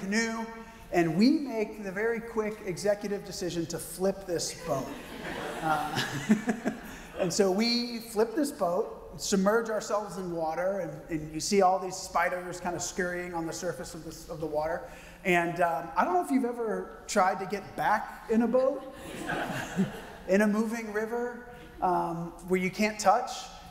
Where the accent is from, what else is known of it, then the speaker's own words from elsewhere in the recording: Houston, Texas, United States; I'm a city boy, I'm from Houston. So this was wild to me